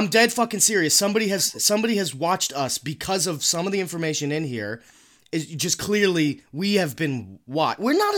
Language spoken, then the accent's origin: English; New York, United States; We're from New York. That shit doesn't fly in New York.